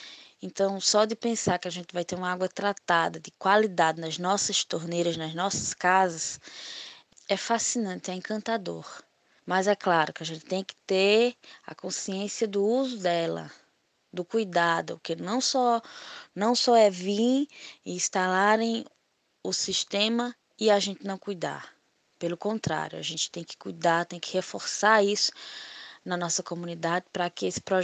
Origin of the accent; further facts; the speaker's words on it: Buíque, Pernambuco, Brazil; sou da comunidade do Gravatazinho, no município de Buíque.